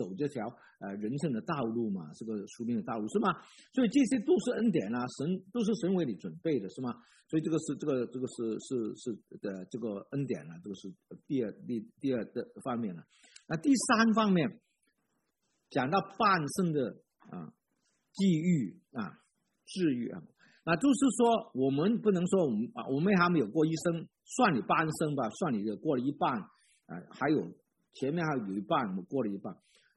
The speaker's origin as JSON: {"language": "Chinese", "region": "Guangdong", "country": "China", "said": "我们以前呢，我们广东人叫那些老师叫先生"}